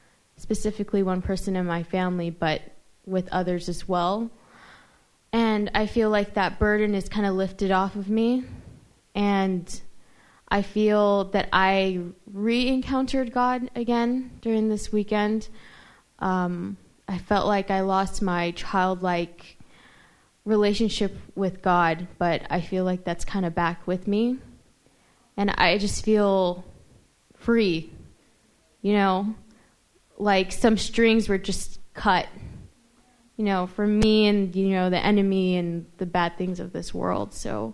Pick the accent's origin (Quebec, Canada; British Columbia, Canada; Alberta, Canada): British Columbia, Canada; Vancouver; I came from Vancouver.